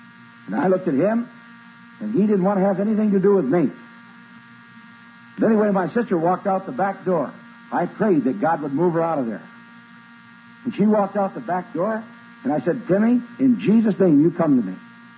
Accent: Monroe, Michigan, United States; moved away as an adult; now in Indiana, United States; I came from Monroe, Michigan. That's where I was born and raised, spent the first 30 years of my life. I come out into Indiana, and since that time, I never have been back into Michigan, only to preach.

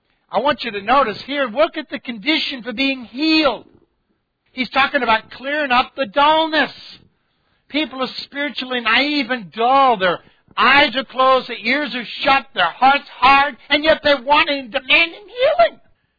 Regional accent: Louisiana, United States; It's like I grew up in Louisiana, and My grandma on my mom's side was some Cajuns, you know, and from New Iberia and all that, and the voodoo and all that.

